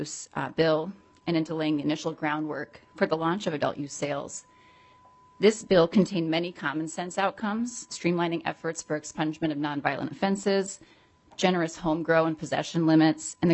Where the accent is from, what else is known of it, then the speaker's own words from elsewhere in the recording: Minnesota, United States; I am proud of the way we've supported my home state with our community partners.